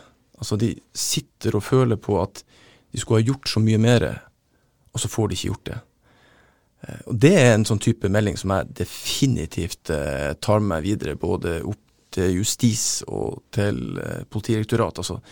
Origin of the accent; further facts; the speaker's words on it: Lødingen, Nordland, Norway; hjemme på Lødingen, der jeg vokste opp